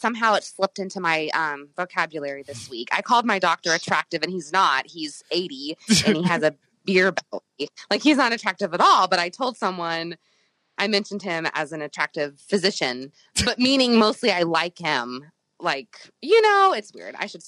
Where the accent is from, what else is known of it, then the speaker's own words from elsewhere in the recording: Missouri, United States; So originally I'm from Missouri, but I've been in Kentucky for over a decade.